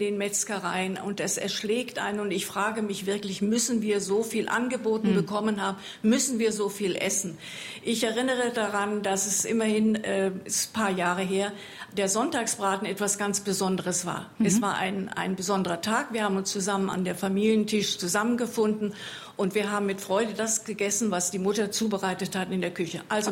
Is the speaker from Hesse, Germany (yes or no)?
yes; Eschborn, Hesse, Germany; ich komme aus Eschborn in Hessen